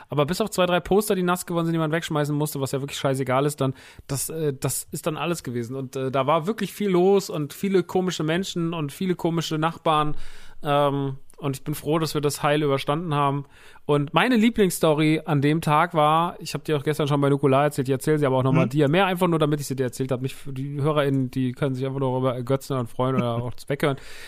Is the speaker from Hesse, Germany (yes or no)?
yes; Rodgau, Hesse, Germany; Ich komme so aus dem Rottgau.